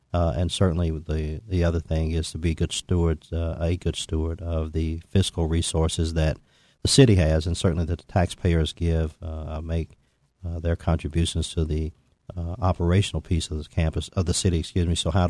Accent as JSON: {"language": "English", "town": "Lexington", "region": "Kentucky", "country": "United States", "said": "But at the same time, I'm from Lexington. I did 35 years of public service"}